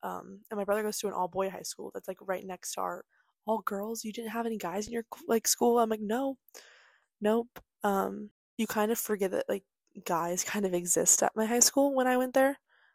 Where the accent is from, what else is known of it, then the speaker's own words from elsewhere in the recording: Phoenix, Arizona, United States; I'm 19 years old. I am from Arizona, Phoenix, Arizona, and I go to Lindenwood University.